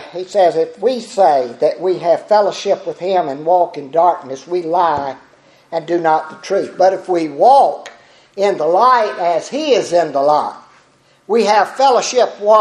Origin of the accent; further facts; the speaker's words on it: Patrick County, Virginia, United States; Up in Patrick County, where I was raised in Virginia. I hadn't been to Tar Heel all my life, but where I was raised in Patrick County.